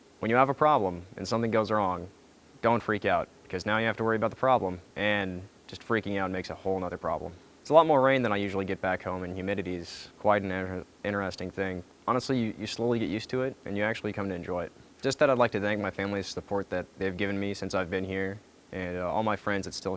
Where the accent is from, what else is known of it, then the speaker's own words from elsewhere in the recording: Maricopa, Arizona, United States; I'm from Pinal County, Maricopa, Arizona.